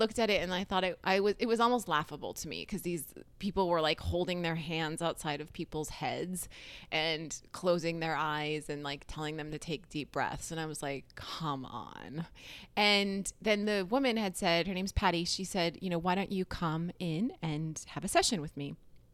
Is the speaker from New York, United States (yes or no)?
no; North Dakota, United States; And I grew up in North Dakota. I would say I grew up in a very loving, somewhat contained, sheltered life.